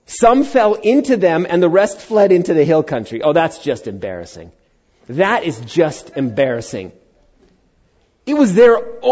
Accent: Queens, New York, United States; born there; I was born in Queens, New York, right?

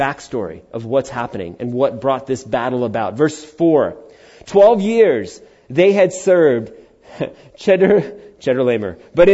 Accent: Queens, New York, United States; born there; I was born in Queens, New York, right?

